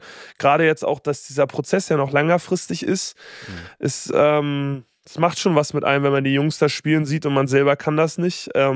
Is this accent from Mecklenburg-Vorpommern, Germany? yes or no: no; Berlin, Germany; Ja, sehr in der Nähe von wo ich aufgewachsen bin. 10 Minuten okay. Fußweg, also 15 Minuten Fußweg. Berlin, Mitte, Prenzlauer Berg.